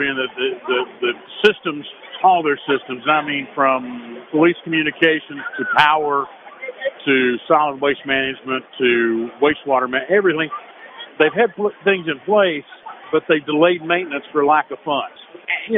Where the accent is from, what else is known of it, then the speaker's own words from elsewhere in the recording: Nashville, Tennessee, United States; We grew up in the projects in East Nashville.